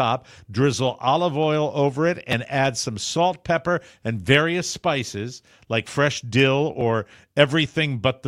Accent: Connecticut, United States; The 10 worst states for road trips are Delaware, Connecticut, my home state, Rhode Island, Vermont.

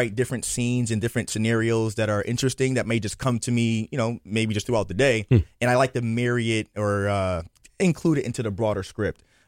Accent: Bridgeport, United States; Right, yeah, I'm from Bridgeport.

